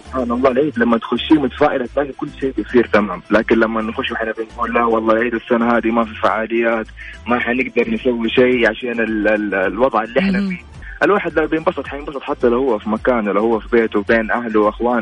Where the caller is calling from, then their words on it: Jeddah, Makkah Province, Saudi Arabia; اكلمكم من جده.